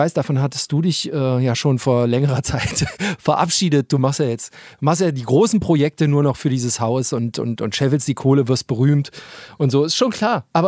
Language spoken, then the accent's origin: German; East Germany, Germany; ich einfach die bessere Aussprache habe als Ostdeutscher.